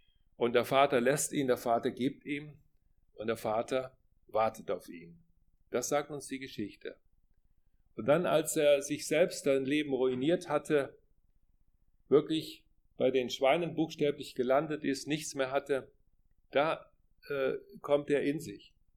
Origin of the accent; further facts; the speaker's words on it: Rhineland, Germany; Bei uns im Rheinland